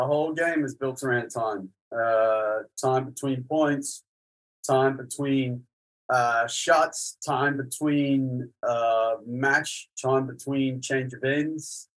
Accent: Australia; As an Aussie, it's all we know.

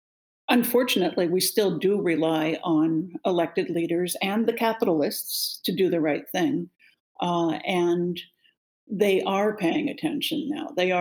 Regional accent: Pittsburgh, Pennsylvania, United States; also born or lived in New York; No, I grew up in the East Coast. I grew up in Pittsburgh and then lived for a while in New York.

